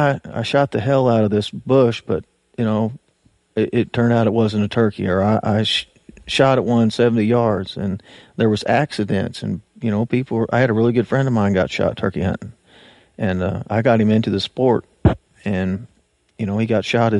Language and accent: English; Tuscumbia, Missouri, United States; I lived in Tuscumbia, Missouri. It was population 200. You know, we didn't even have a stoplight. We had a stop sign, a bank, a church